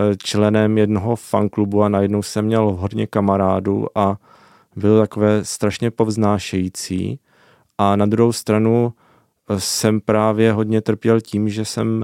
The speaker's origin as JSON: {"language": "Czech", "town": "Brno", "region": "South Moravian Region", "country": "Czechia", "said": "Jo, třeba u nás v Líšni to tak..."}